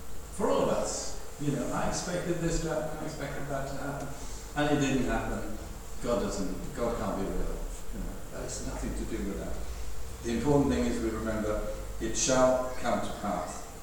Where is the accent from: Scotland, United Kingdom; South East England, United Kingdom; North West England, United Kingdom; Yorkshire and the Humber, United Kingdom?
South East England, United Kingdom; we come from Sussex